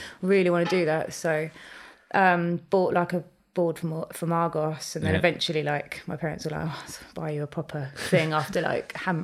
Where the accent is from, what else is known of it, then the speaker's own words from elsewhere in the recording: Brentford, London, United Kingdom; I grew up in Brentford, but I went to school in Chiswick.